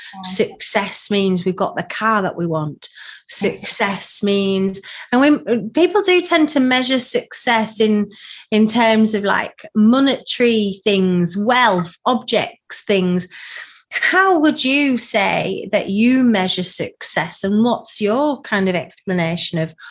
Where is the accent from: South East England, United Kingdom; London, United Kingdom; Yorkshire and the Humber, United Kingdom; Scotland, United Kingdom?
Yorkshire and the Humber, United Kingdom; Ripon; based very near my hometown of Ripon in North Yorkshire.